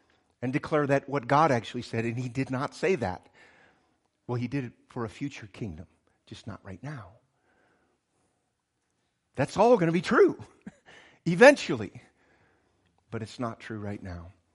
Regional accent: United States; Out of the womb, I'm an American.

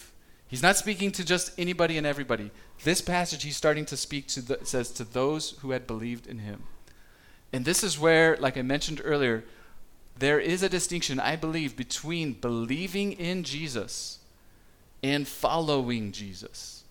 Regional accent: Israel; I'm obviously from Israel. I get it. We're sons of Abraham.

